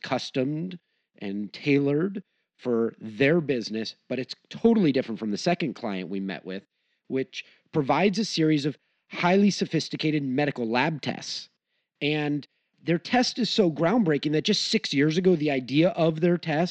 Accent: Los Angeles, California, United States; Now, I grew up in Los Angeles, and like many Los Angelino natives, the time that you get to be in a car is when you meditate, right?

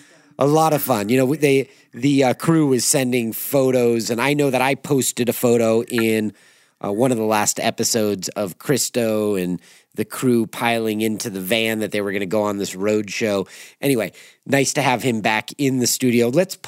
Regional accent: California, United States; I know that because I grew up in California. That was fourth grade history.

